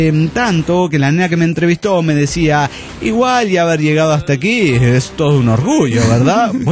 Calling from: Austin, Texas, United States; de Austin, Texas.

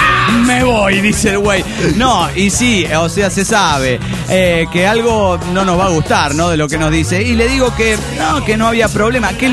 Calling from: Cancún, Quintana Roo, Mexico; de Cancún, Quintro Roo.

